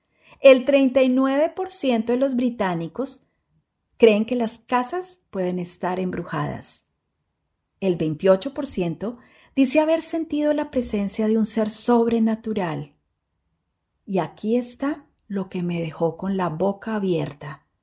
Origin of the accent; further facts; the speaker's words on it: Colombia; now in London, United Kingdom; yo, como buena colombiana escéptica que creció entre historias de La Llorona y el Mohán